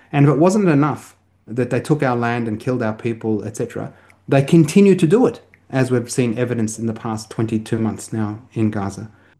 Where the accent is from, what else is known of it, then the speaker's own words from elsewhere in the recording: Australia; Now, as an Australian, how you celebrate God is an individual thing